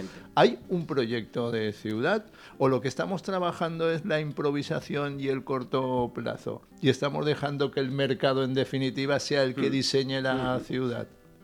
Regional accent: Valencian Community, Spain; Yo como valenciano necesito tener mi referencia, necesito tener mi historia.

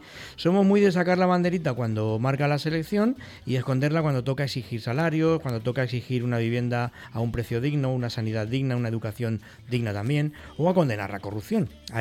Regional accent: Spain; Somos todos españoles y estamos muy contentos

